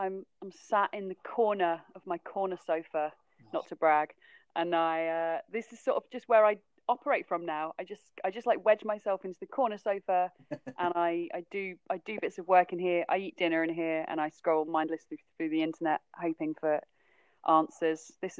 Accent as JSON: {"language": "English", "region": "South West England", "country": "United Kingdom", "tie": "born or raised there", "said": "I'd always been into swimming growing up in Cornwall and stuff"}